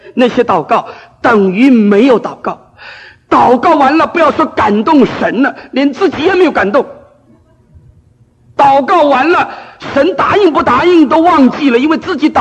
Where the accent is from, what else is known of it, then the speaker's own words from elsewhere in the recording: Fujian, China; 我是南方人，我福建人，但是我很喜欢北方话